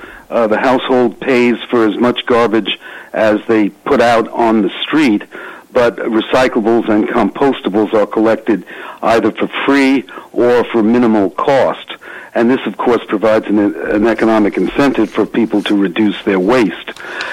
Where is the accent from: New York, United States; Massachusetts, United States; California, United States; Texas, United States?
New York, United States; Brooklyn; I had grown up in manufacturing in my hometown of Brooklyn, New York.